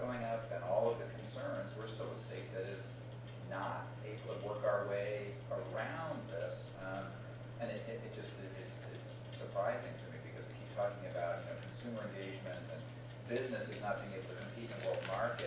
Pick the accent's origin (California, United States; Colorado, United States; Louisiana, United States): Colorado, United States; I come from Colorado, and I can tell you that we are a state that has gone through lots of the processes that other places have gone.